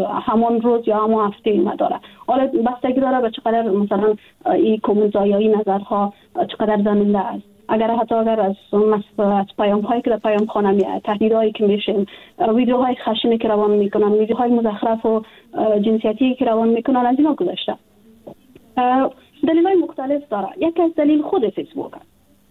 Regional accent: Afghanistan; من به عنوان یک افغانستانی

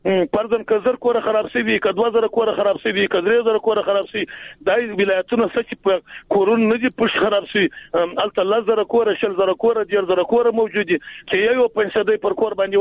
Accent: Jowzjan, Afghanistan; موږ خو د جوزجان د ولایت یو، دلته هم سیلونه راغلی دي.

